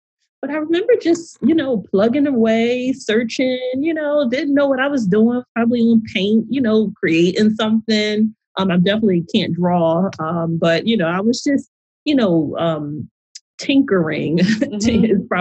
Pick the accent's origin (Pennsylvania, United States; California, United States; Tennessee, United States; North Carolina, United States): Pennsylvania, United States; Philadelphia; also born or lived in Pittsburgh; I grew up in Philadelphia, but then my father had gotten a job in Pittsburgh.